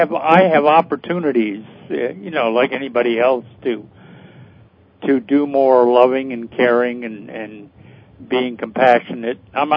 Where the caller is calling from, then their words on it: Washington, United States; I'm in Central Washington State.